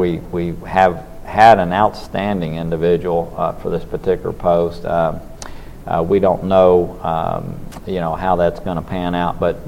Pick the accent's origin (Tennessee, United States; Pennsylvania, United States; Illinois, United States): Tennessee, United States; Look, in my home state of Tennessee, slavery exists.